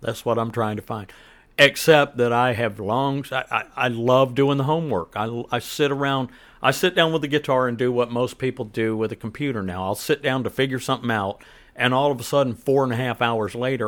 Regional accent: Southern US, United States; You know, hell, I'm from the South.

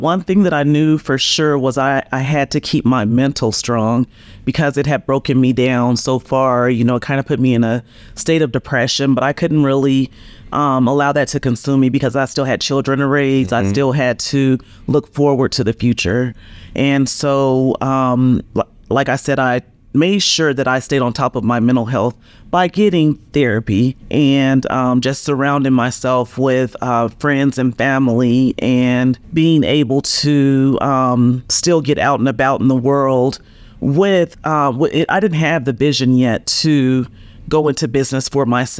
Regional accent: Denver, Colorado, United States; Well, I grew up here in Colorado. I'm in Denver.

